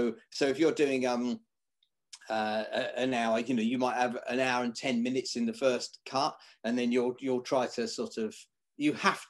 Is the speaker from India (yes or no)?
no; Billericay, East of England, United Kingdom; also born or lived in Ilford; now in Muswell Hill, United Kingdom; But I was born in Ilford. Yeah, moved out to Billericay.